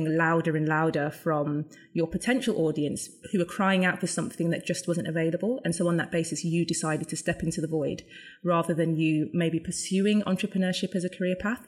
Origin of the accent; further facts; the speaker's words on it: United Kingdom; we remain, you know, very close to US culture, but we have a very unique culture ourselves as Black British women.